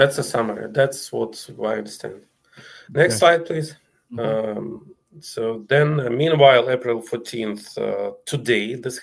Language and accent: English; Ukraine; born there; English is a second language; Well, I'm Ukrainian. I was born in Ukraine